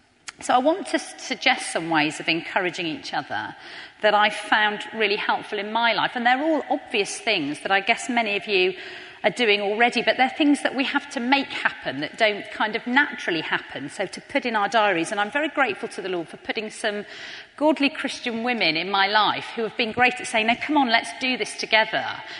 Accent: United Kingdom; That's me being very British.

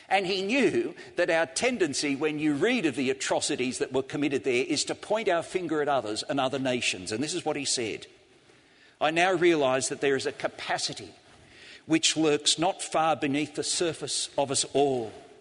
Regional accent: Sydney, New South Wales, Australia; When I was growing up in Australia, my parents sent me to Sunday school. That seemed so unfair to me. We lived on the beach at Coogee in Sydney's eastern suburbs

